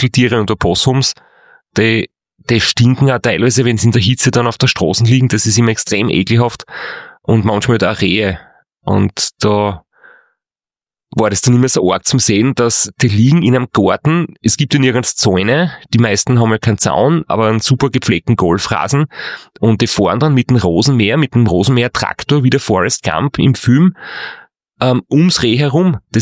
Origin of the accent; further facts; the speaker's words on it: Austria; es wird oft gesagt, dass unser österreichischer Dialekt halt sehr, sehr lustig ist oder sehr, sehr gut gefunden wird und dass wir bitte ja nicht Hochdeutsch reden sollten und das ist halt so ein klassischer Österreicher.